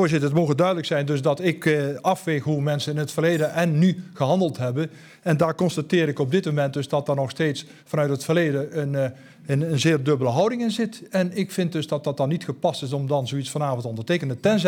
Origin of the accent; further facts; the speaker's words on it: Netherlands; Als Nederlander en volksvertegenwoordiger heb ik voldoende aan wetgeving welke hiervoor in Nederland geldt.